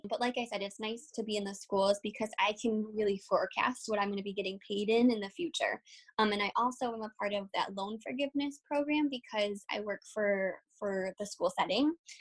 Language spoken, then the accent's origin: English; Michigan, United States; but I came back home where I'm from Michigan, for field work.